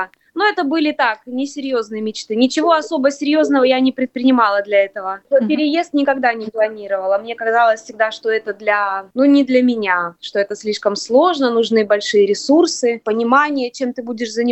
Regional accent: Chita, Zabaykalsky Krai, Russia; moved away as an adult; now in Japan; Ну, сказать, откуда родом, сложно, потому что родилась в Приморье на Дальнем Востоке, а сознательную жизнь жила в Чите. Вот. И так получилось, что 12 лет назад переехала в Японию вслед за молодым человеком, который потом стал моим мужем. И вот с тех пор мы так здесь и живем.

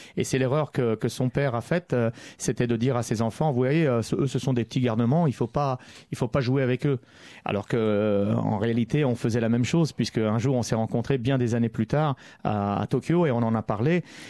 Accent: France; born there; je me sens français parce que c'est ma vie, parce que j'ai vécu beaucoup. Je suis né en France.

